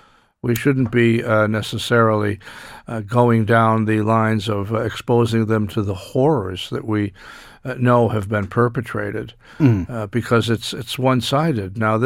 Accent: United States; Now, my bias, I have to be clear about this because I am American.

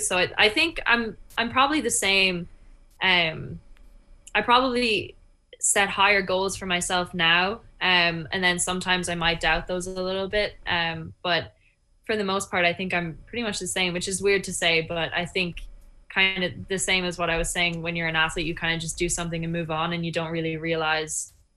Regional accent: Ireland; now in United States; When I came home from the Olympics, I had a very fast turnaround. I only had 4 days here in Ireland, and then I went back to America.

